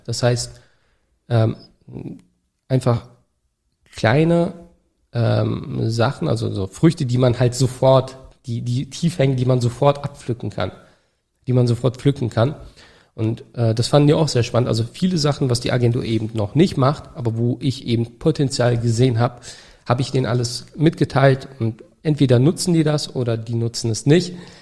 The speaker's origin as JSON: {"language": "German", "country": "Turkey", "said": "Fällt mir gerade nicht ein als Türke."}